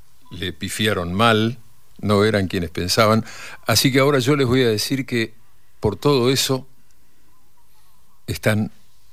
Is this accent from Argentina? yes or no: yes; Victoria, Entre Ríos, Argentina; De Entre Ríos, yo soy de Victoria.